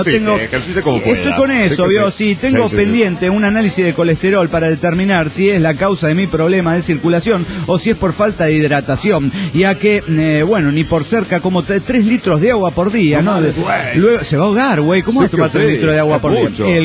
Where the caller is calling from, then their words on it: Dallas, Texas, United States; de Dallas, Texas.